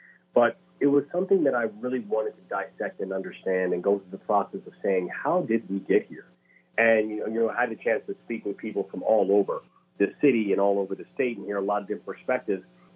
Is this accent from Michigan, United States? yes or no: no; Baltimore, Maryland, United States; Yeah, and in fact, I still do live in Baltimore. You know, Baltimore is my hometown